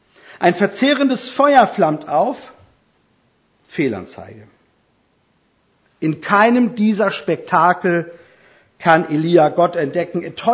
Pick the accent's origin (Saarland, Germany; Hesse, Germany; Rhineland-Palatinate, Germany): Hesse, Germany; In meinem Heimatdorf in Hessen läuten jeden Tag um 11 Uhr die Glocken.